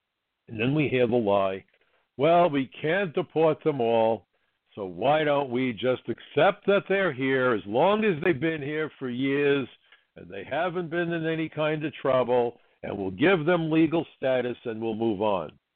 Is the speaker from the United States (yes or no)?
yes; United States; but I'm not a conservative, and I don't make any bones about it, but I'm an American.